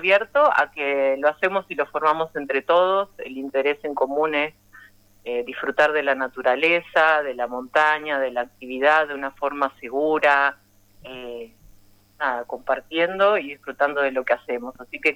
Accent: Pedro Luro, Buenos Aires Province, Argentina; now in Villa Ventana, Argentina; soy de un pueblo, soy de Pedro Luro, nacida allá, y hace 15 años que me vine para esta zona para criar a mi hijo por acá, cerca de la naturaleza y de la montaña.

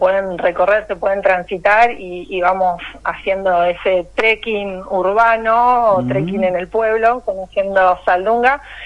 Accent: Punta Alta, Buenos Aires Province, Argentina; also born or lived in Ushuaia; Yo soy de Punta Alta.

